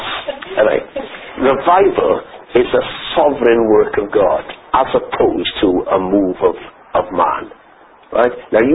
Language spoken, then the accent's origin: English; Wales, United Kingdom; One pastored a church in North Pembrokeshire, where I come from. Well, I come from Mid Pembrokeshire.